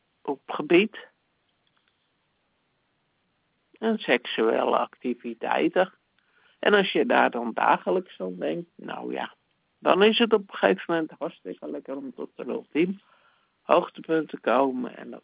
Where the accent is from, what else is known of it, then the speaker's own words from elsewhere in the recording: Bodegraven, South Holland, Netherlands; Ik ben 53 jaar en ik kom uit Bodegraven